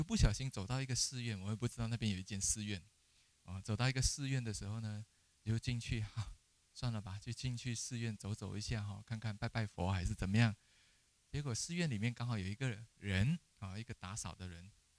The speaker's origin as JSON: {"language": "Chinese", "region": "Penang", "country": "Malaysia", "tie": "born or raised there", "said": "其实我的家乡是佛法是最兴盛的，在槟城，佛法是最兴盛，整个马来西亚啊，整个马来西亚槟城佛法是最兴盛的，所以我们从小就已经对佛法有一个概念"}